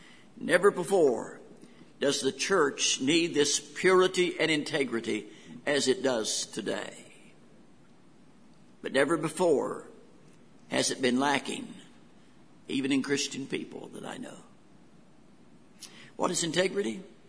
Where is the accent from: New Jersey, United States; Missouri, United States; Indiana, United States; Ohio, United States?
Ohio, United States; Newton Falls; So the basic truths of the Church of God when I grew up in Newton Falls, Ohio under Lily McCutcheon was the unity of the church